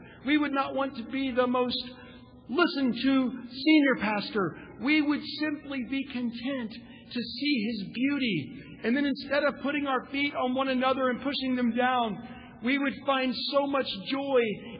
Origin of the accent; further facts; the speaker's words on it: Oklahoma, United States; What they didn't realize is that outside they had already built the ultimate playground for a child growing up in Oklahoma.